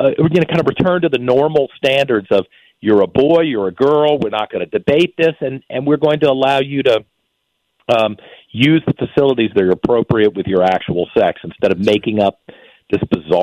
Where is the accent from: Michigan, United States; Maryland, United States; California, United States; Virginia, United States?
Virginia, United States; I grew up in Virginia.